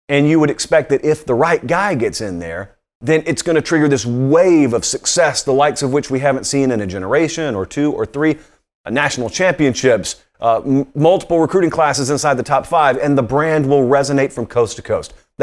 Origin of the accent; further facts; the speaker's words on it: Columbus, Georgia, United States; now in Nashville, United States; So I had Atlanta, which is an hour north of where I grew up in Columbus, Georgia.